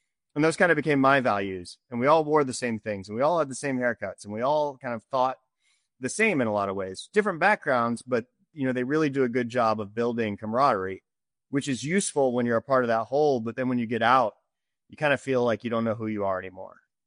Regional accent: Jacksonville, Florida, United States; Yeah. So I grew up in Jacksonville, Florida. I went to West Point for college.

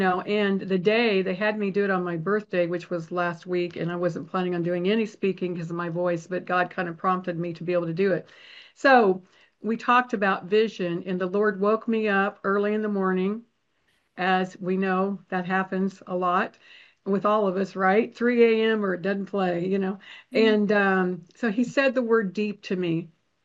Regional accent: Kansas City, Missouri, United States; now in Dallas, United States; I'm from Kansas City, living in Dallas, but from Kansas City.

